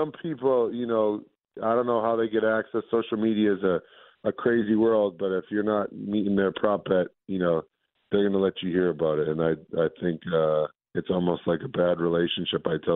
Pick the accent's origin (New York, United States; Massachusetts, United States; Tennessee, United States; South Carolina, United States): Massachusetts, United States; I'm excited because it's in my home state of Massachusetts.